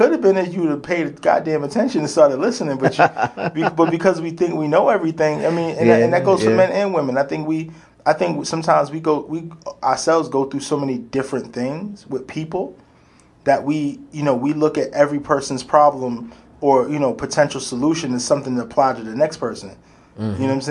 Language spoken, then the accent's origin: English; Brooklyn, New York, United States; when I was a kid growing up in Brooklyn, I could have a dollar and go ham in the corner store on some snacks.